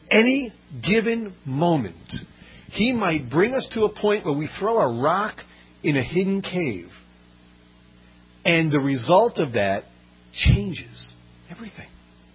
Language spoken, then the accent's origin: English; Brooklyn, New York, United States; born there